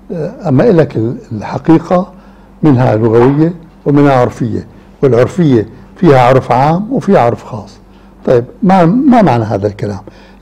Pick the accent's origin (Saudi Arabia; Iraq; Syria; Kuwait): Syria; Damascus, Damascus Governorate; عندنا في دمشق كان في علماء كبار في اللغة العربية وهم أطباء كبار